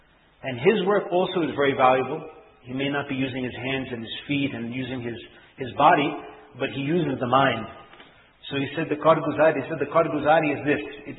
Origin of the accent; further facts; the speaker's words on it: New York, United States; Being from a foreign country, foreign from here, and growing up in New York